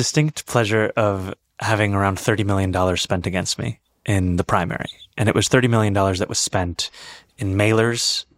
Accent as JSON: {"language": "English", "country": "United States", "said": "And part of that is because, especially as an American, thinking of the importance of a state which enshrines equal rights within it."}